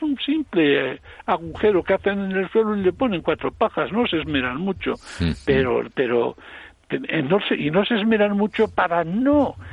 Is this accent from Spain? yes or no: yes; Castile and León, Spain; Yo en el norte de Palencia, ya sabes que cerquita de mi pueblo